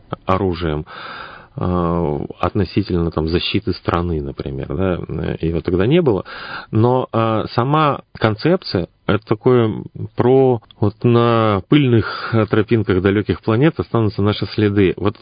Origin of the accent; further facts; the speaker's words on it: Siberia, Russia; мы как бы байкальские сибиряки, да, и прочее